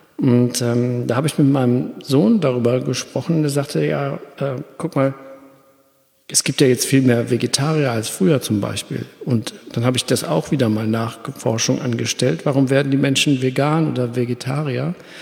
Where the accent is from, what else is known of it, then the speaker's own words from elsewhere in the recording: Germany; ich wohne ja hier am Rhein, ich bin auch am Rhein groß geworden